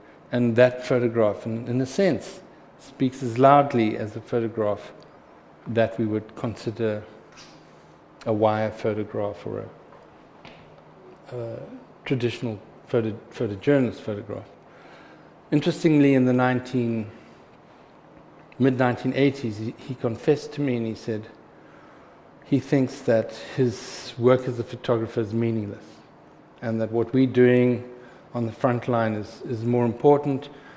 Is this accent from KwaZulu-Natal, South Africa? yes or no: yes; Pietermaritzburg, KwaZulu-Natal, South Africa; I went back to my hometown, which is near Durban, called Pietermaritzburg. I grew up there, went to school there